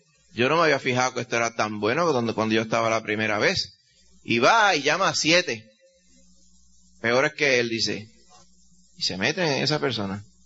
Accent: Dominican Republic; En un colegio que yo me crié en la República Dominicana, era un colegio católico

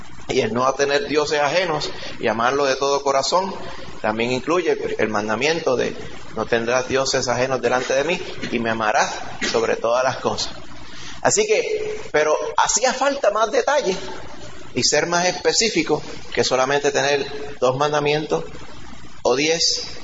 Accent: Puerto Rico; Muchas personas realmente piensan en la forma que nos criaron aquí en Puerto Rico

